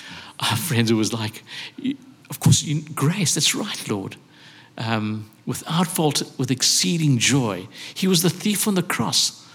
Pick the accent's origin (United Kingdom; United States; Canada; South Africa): South Africa; I mean, I'm a South African.